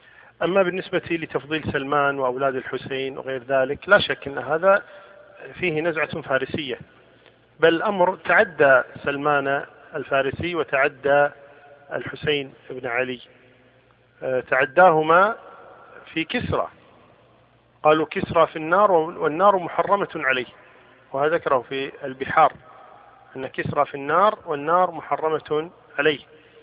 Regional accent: Kuwait; نحن عندنا في الكويت في مسلخ مثلا

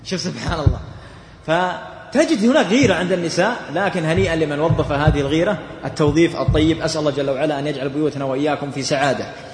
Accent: Saudi Arabia; الدولة عندنا في السعودية

